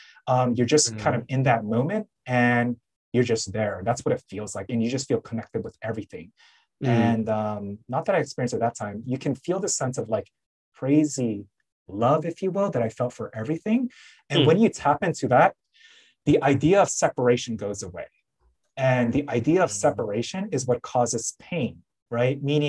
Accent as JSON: {"language": "English", "country": "American Samoa", "said": "Like I'm from American Samoa, for some reason, like for there too, like 90% plus people are more of like the Baptist or Christian"}